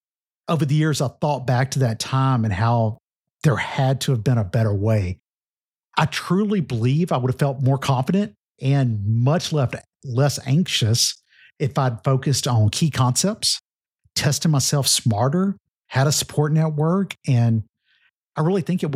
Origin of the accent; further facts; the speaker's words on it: Louisiana, United States; Robert, I know you're in Louisiana and I'm from Louisiana.